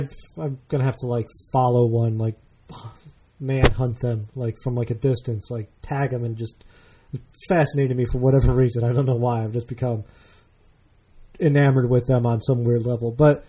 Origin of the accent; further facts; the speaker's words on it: Naperville, Illinois, United States; sprung up in my hometown of Naperville, Illinois